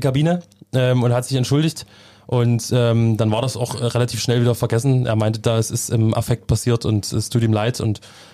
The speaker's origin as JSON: {"language": "German", "region": "Saxony", "country": "Germany", "said": "Und jetzt als Sachse habe ich nur die Möglichkeit, Leipzig als vierter Offizieller da zu stehen auf dem Feld."}